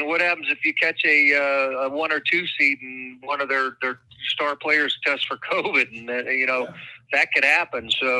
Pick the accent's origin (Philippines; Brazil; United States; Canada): United States; Las Vegas, Nevada; also born or lived in Reno; I was born and raised in Vegas, but I don't bleed Rebel Red. I spent 4 years in Reno.